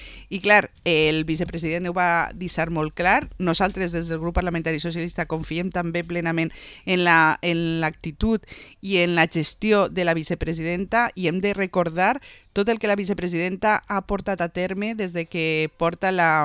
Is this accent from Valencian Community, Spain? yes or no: yes; Vila-real, Valencian Community, Spain; jo soc molt envaisadora de Vila-real